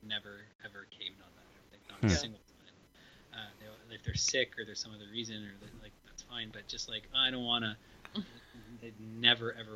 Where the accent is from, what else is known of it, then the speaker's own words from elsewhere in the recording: Toronto, Ontario, Canada; like growing up in Toronto, like getting your kids into hockey and stuff like